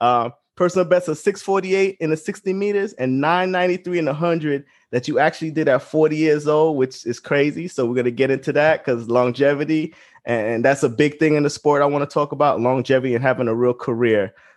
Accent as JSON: {"language": "English", "country": "U.S. Virgin Islands", "tie": "born or raised there", "said": "When I grew up on St. Croix, we had a gravel track over at one of the high schools."}